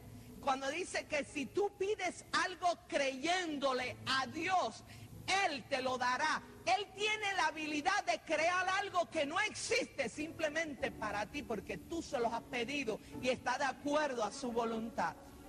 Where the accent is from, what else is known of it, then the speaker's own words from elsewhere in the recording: Cuba; tú eres venezolano y yo soy cubana. No quiere decir porque yo pertenezco a una no denominación